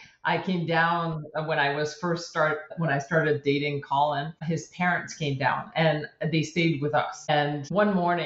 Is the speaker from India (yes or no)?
no; Quebec, Canada; I grew up in Quebec, French environment